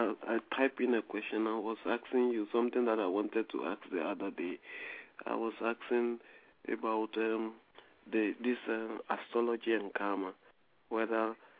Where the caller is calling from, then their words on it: Austria; I'm calling from Austria.